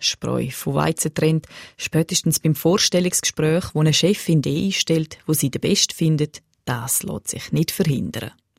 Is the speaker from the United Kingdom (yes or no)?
no; Switzerland